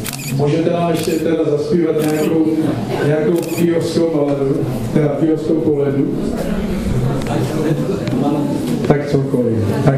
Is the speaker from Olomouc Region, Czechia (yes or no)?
yes; Olomouc, Olomouc Region, Czechia; born there; já jsem se narodil v Olomouci a 4 měsíce jsem tam bydlel.